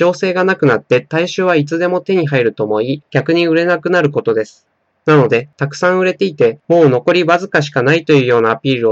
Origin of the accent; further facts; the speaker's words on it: Hokkaido, Japan; 私は北海道人だったので、スキーとかスノボをやっていたのですが